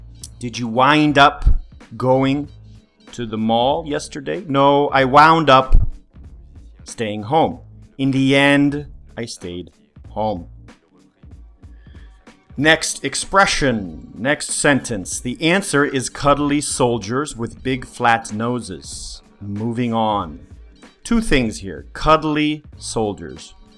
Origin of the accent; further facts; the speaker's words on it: Colorado, United States; I grew up in Colorado in the mountains. I started skiing when I was 5. I started snowboarding when I was 12. I grew up near the mountains.